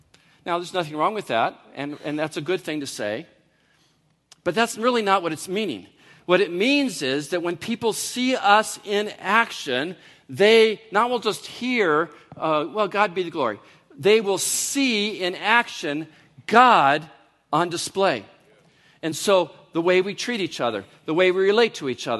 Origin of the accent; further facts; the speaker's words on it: California, United States; But I didn't know that because I'm from California.